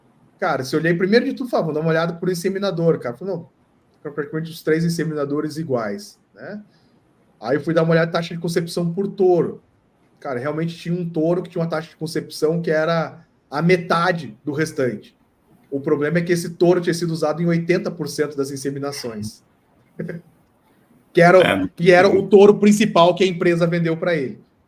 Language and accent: Portuguese; Castro, Paraná, Brazil; principalmente aqui na região de Castro, de onde eu sou